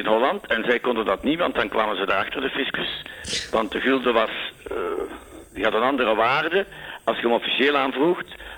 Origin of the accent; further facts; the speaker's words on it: Flanders, Belgium; Ja, ik ben afkomstig van de Kempen, van de Noorderkempen.